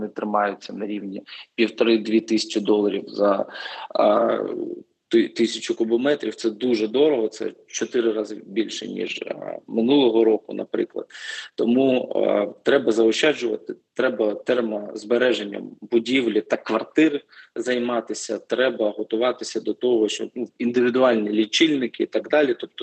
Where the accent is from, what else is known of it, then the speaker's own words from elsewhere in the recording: Kharkiv, Kharkiv Oblast, Ukraine; Я сам з Харкова